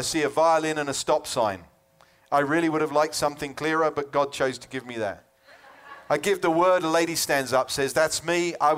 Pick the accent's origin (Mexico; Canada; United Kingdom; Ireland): United Kingdom; now in California, United States; I'm a Brit. I know some people think I sound like New Zealand or Australian or something, but I just got a bit skewed accent living in California.